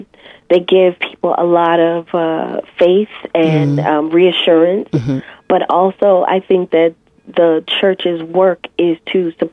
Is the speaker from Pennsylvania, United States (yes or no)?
yes; Philadelphia, Pennsylvania, United States; Blues Babe Foundation is what was created to assist people from North Philadelphia. I'm from North Philadelphia.